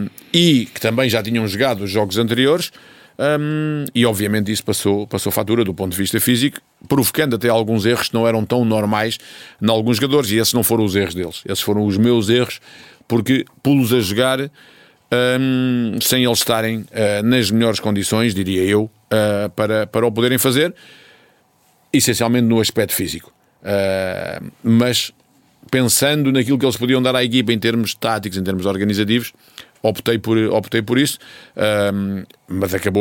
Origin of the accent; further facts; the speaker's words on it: Portugal; não sendo coreano, como sou português